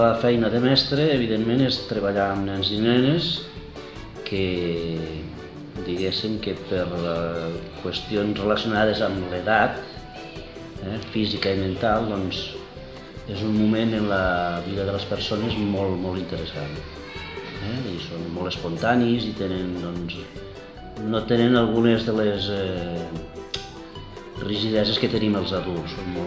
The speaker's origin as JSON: {"language": "Catalan", "town": "Cabassers", "region": "Catalonia", "country": "Spain", "tie": "born or raised there", "said": "jo vinc de Cabassers, que és un poble rural, és un poble petit"}